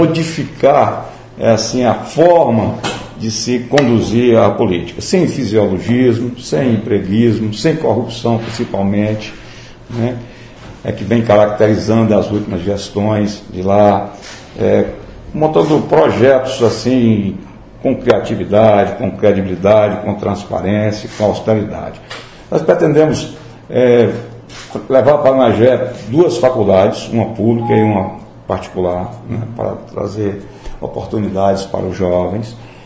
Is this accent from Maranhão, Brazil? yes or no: no; Anagé, Bahia, Brazil; Ah, eu sou anagerense, ao contrário do que eles falam. Eu nasci anagé, eu estudei no Colégio Renato Viana